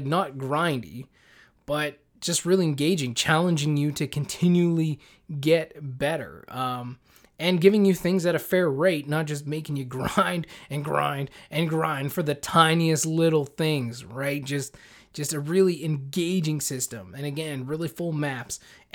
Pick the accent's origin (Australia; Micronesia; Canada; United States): Canada; Like, I'm Canadian, right?